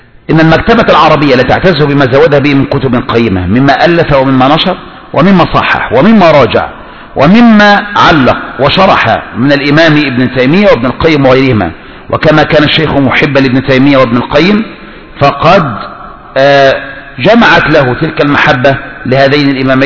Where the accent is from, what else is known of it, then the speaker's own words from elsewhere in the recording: Egypt; ولما رجعت إلى قريتي في مصر وذهبت إلى القاهرة